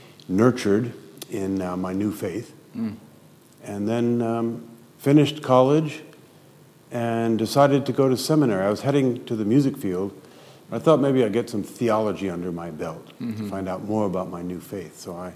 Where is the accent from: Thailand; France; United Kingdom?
France; Paris, Île-de-France; also born or lived in United States / Switzerland; now in Philadelphia, United States; I grew up in Paris, spent some of my schooling in the States. My parents moved to Switzerland, and so that was home for a while. Got married, back to the States, went over to Aix-en-Provence to work in a seminary there, and now I've been in Philadelphia for nearly 30 years.